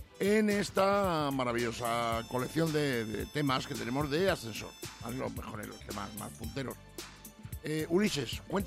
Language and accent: Spanish; Logroño, La Rioja, Spain; Sí, sí. De Logroño, soy de Logroño.